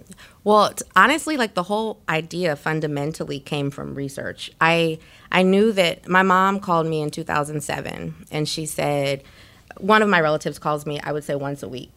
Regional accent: New Orleans, Louisiana, United States; And also, I'm from New Orleans. This is my first time not writing about New Orleans, actually.

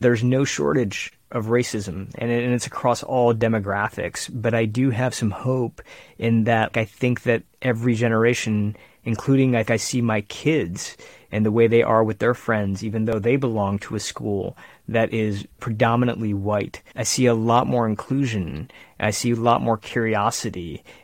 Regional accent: Michigan, United States; also born or lived in San Francisco Bay Area; My hometown in Michigan had gone red for the first time.

